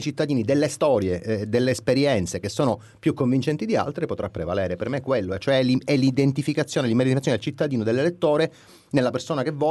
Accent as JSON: {"language": "Italian", "town": "Palermo", "region": "Sicily", "country": "Italy", "said": "E anche di Palermo, perché è anche di Palermo, il mio accento mi tradisce inevitabilmente."}